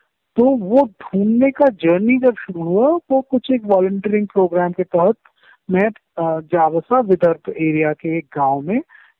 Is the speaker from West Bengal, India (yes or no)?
yes; Kolkata, West Bengal, India; also born or lived in Mumbai; कोलकाता मेरा शहर है जहाँ पे मैं पला बड़ा हूँ, और फिर मैं बॉम्बे में भी स्थित हूँ, और इन दोनों के बीच में काफी ट्रैवल भी करता रहता हूँ